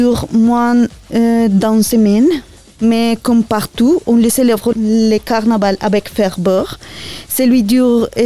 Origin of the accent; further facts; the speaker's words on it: Colombia; je viens de Colombie et j'ai 31 ans.